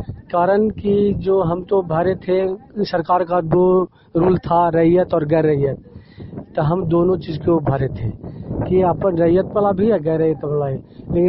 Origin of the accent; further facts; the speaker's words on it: Mandach, Bihar, India; ग्राम मंडाच, post मंडाच, थाना तेहड़ा, इकंगरसराय प्रखंड के रहने वाले हूँ।